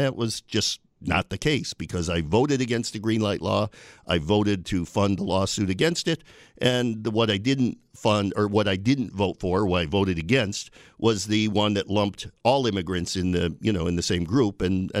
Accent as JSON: {"language": "English", "town": "Binghamton", "region": "New York", "country": "United States", "tie": "born or raised there", "lives_now": "Buffalo, United States", "said": "I mean, I moved here from my hometown of Binghamton in 1989."}